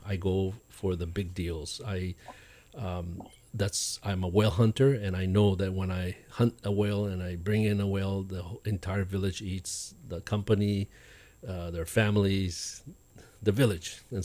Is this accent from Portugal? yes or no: no; Okinawa, Japan; You know, I come from Okinawa, right?